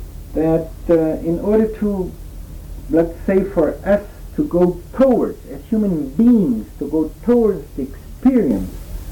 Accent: Brazil; now in United States; We are both from Brazil. We belong to the Evangelical Church of Lutheran Confession in Brazil.

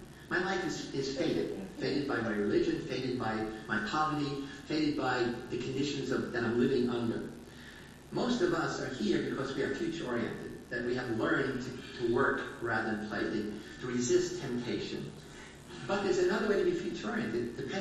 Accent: Sicily, Italy; And so my family is Sicilian, and I come from Sicily. I go back every year.

